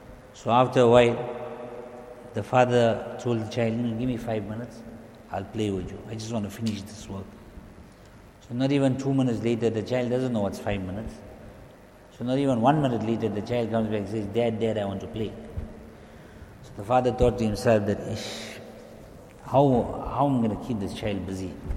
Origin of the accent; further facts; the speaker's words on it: South Africa; English is a second language; alhamdulillah, we are Jamaat from South Africa.